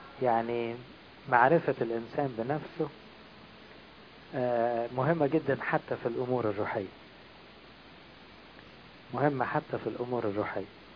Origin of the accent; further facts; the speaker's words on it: Egypt; اغلبنا كمصريين